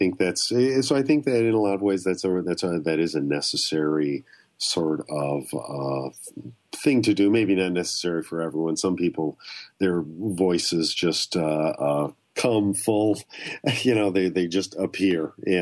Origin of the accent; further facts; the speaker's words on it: Detroit, Michigan, United States; I'm from the Detroit area, and the idea of writing about the people I know here and the life I've had here